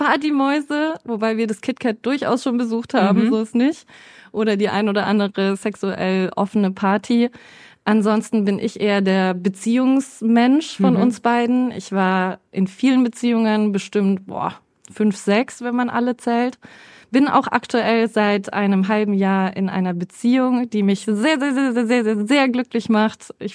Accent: Bavaria, Germany; accent: Franconian; moved away as an adult; now in Berlin, Germany; Ich bin 28 Jahre alt. Ich komme ursprünglich aus Bayern. Bitte verurteilt mich nicht. Noch schlimmer aus dem Frankenland. Ich hoffe, man hört auch den Dialekt nicht mehr. Bin jetzt aber seit 4 Jahren in Berlin.

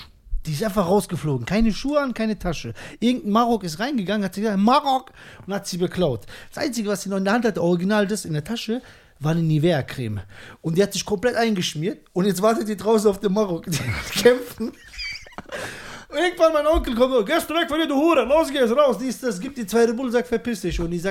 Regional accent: Höchst, Hesse, Germany; Ich bin in Höchst groß geworden.

